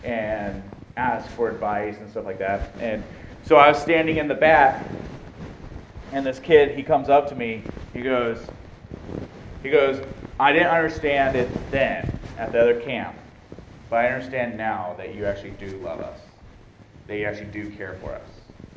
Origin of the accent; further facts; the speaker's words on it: Guadalupe, United States; because we're from Guadalupe. People automatically accused when something went missing. They automatically accused the kids from Guadalupe.